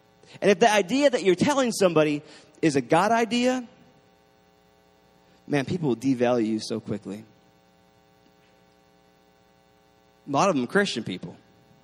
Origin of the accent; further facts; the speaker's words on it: New York, United States; I am from New York. I'm the king of cynical.